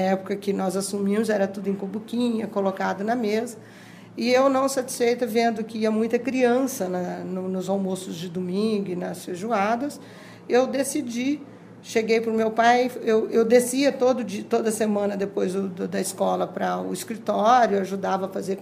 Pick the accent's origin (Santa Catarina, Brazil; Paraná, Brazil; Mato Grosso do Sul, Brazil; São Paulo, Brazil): Mato Grosso do Sul, Brazil; Campo Grande; Eu sou uma cidadã campograndense, nasci e me criei aqui, de famílias tradicionais daqui de Campo Grande, né?